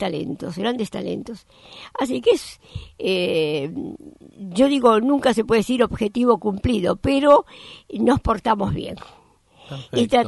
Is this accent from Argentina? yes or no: yes; Argentina; viajé a mi país de origen, Argentina